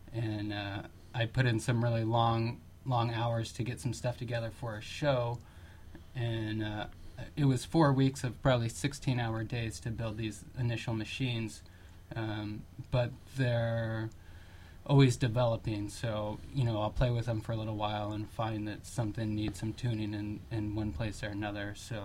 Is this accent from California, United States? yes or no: yes; Oakland, California, United States; now in Hudson, United States; I'm from Oakland originally and went to school out there and wanted to get out of the urban environment